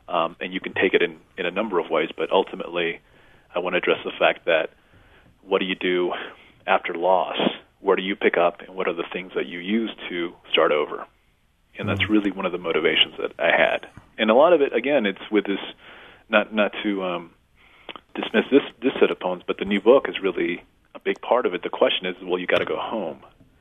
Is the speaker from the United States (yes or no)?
yes; El Paso, Texas, United States; first language Spanish; English is a second language; I'm interested in sort of the beginnings of language as someone who's bilingual, especially growing up in El Paso.